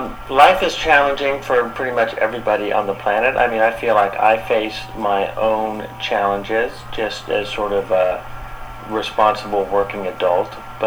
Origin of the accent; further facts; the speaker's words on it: West Point, New York, United States; born there; I was born in West Point, New York.